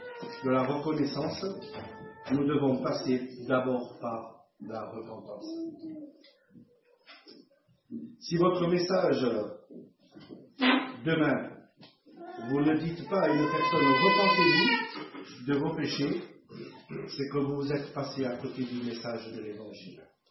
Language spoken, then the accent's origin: French; Marseille, Provence-Alpes-Côte d'Azur, France; accent: Marseille; À Marseille, parce que j'ai l'accent de Marseille.